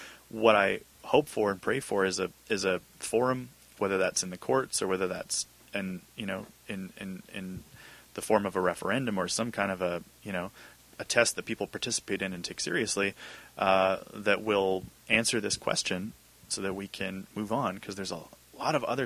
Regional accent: British Columbia, Canada; My family's been here since 1900. I'm British Columbian before I'm Canadian.

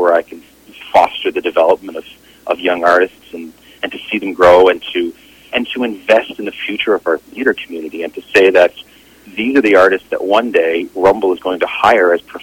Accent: Newfoundland and Labrador, Canada; the experience of being a Newfoundlander and the cultural experience that comes with that I could bring back to Vancouver

